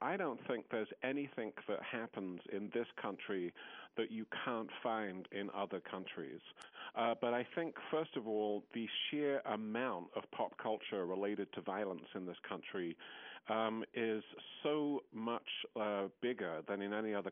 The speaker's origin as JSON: {"language": "English", "region": "England", "country": "United Kingdom", "moved": "as an adult", "lives_now": "United States", "said": "I'm a naturalized American citizen, but I'm originally from England."}